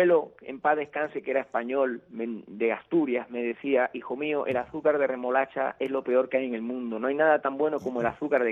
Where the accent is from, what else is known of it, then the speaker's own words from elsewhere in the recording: Cuba; born there; yo también nací en Cuba